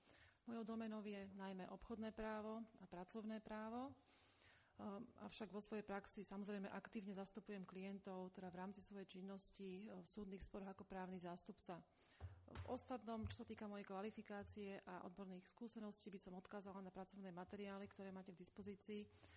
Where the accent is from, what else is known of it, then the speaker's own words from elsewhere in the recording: Bratislava, Bratislava Region, Slovakia; narodila som sa a žijem v Bratislave a som advokátka.